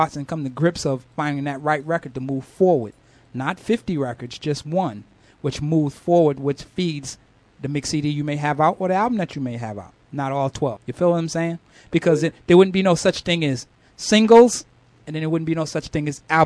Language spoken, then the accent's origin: English; Boston, Massachusetts, United States; I'm from Boston.